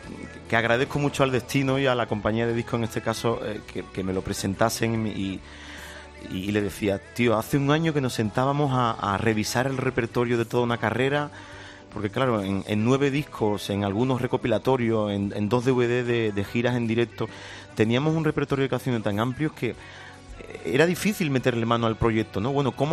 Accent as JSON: {"language": "Spanish", "region": "Andalusia", "country": "Spain", "said": "y yo como andaluz pues siempre me identifiqué con ellos"}